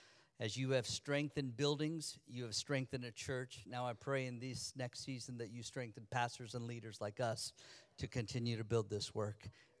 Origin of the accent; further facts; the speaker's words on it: California, United States; I grew up right outside the Bay Area.